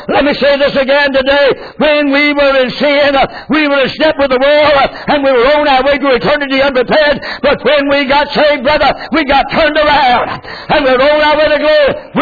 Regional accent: Clinton, United States; born there; He found out that I was born in Clinton.

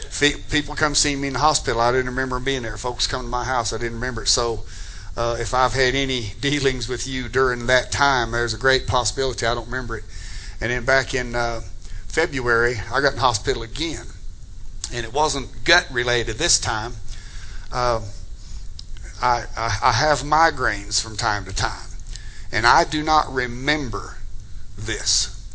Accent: United States; I'm an American. I'm a proud American. I go to other countries and do mission work. I am an American. I was born here.

